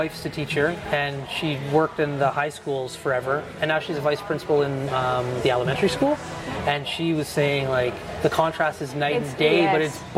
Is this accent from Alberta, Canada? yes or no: yes; Fort McMurray, Alberta, Canada; when we grew up in Fort McMurray, it was just so easy to say, like, go to work at site.